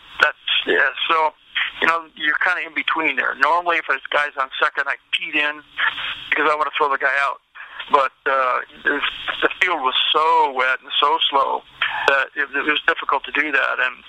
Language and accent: English; Chicago, Illinois, United States; but I'm from Chicago. I had a lot of people there.